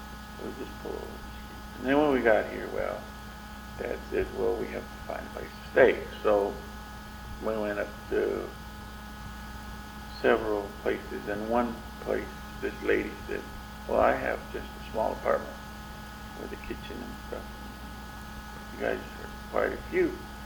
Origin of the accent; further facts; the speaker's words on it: Edna, Texas, United States; born there; I was born in Edna, Texas, February